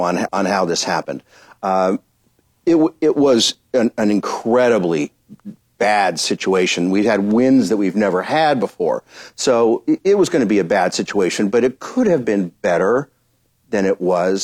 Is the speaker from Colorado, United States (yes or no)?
yes; Denver, Colorado, United States; I grew up in Denver, which means I'm a skier.